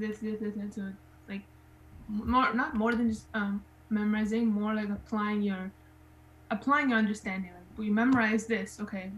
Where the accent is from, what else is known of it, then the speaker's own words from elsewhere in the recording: United States; for me, like I'm an American citizen, so I wanted to learn more about our history